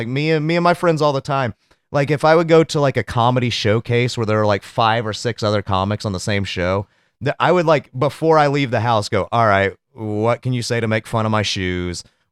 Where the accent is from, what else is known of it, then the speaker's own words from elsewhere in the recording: Iowa, United States; Yeah, I'm from Iowa here, new to the fan, Fever fan.